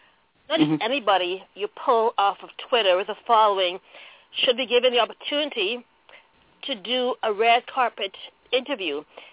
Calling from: Toronto, Ontario, Canada; I'm from Toronto.

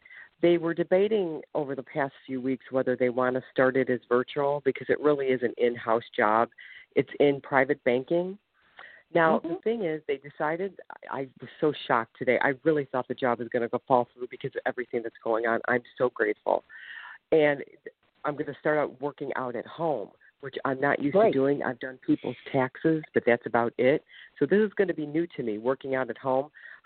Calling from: Ohio, United States; I'm calling from Ohio.

